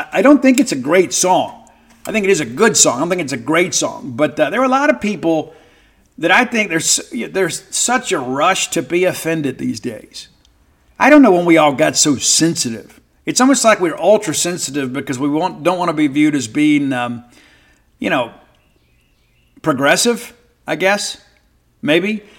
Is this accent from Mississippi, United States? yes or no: yes; Mississippi, United States; Number 10, I grew up in South Mississippi, right?